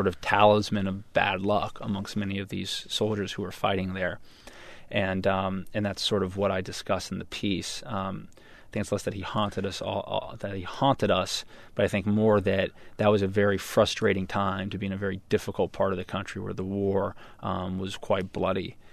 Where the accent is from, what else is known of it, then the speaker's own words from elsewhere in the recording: United States; So being an American, let me put you this way.